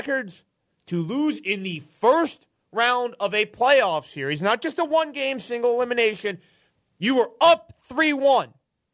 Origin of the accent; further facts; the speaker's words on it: Northeast, United States; I admit I am biased. I grew up in the Northeast.